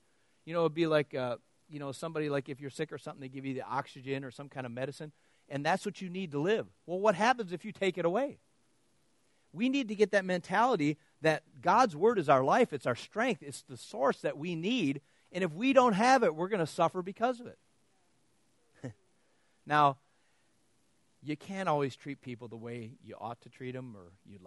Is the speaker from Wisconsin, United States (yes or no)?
yes; Wisconsin, United States; I mean, I'm from Wisconsin. If you're not a Packer fan, they, like, kick you out of the state.